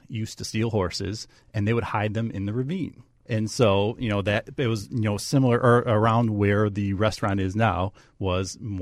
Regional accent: Chicago, Illinois, United States; I'm from Beverly. I'm a Southsider, which means I have a lot of people to answer to if we get any of this wrong.

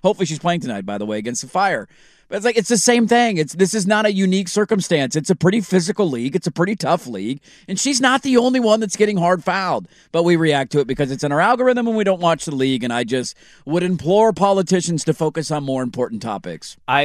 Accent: Texas, United States; You know, as a Texan, this is all I think about.

